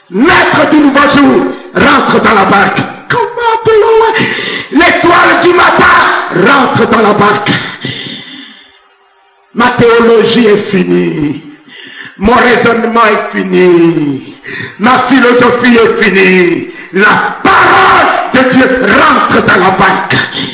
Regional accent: Central African Republic; first language Sango; French is a second language; je suis centrafricain. Si je veux parler pour que vous n'écoutiez pas, j'ai dit à mon frère qui est centrafricain, dans notre langue, le sango, vous n'allez pas comprendre.

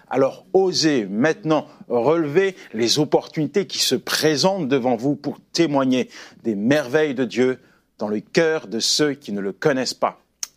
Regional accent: France; moi, je viens de France, c'est quand même un pays où il y a la laïcité, on a le droit d'exprimer, de vivre notre foi

